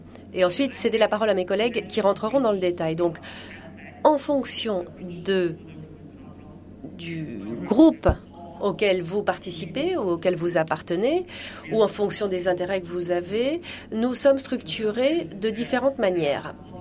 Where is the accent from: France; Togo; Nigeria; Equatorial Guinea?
Nigeria; Je viens du Nigeria.